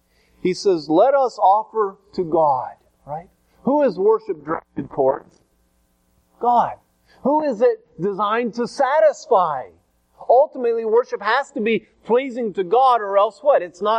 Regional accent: Tulsa, Oklahoma, United States; I've told you about the peach trees we had growing up in Tulsa.

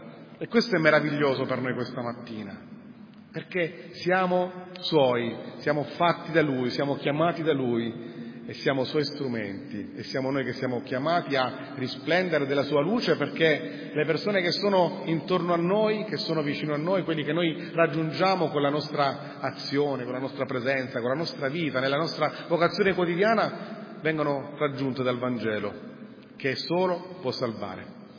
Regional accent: Francavilla al Mare, Abruzzo, Italy; vengo da Francavilla al Mare, che è un piccolo paesino vicino a Pescara.

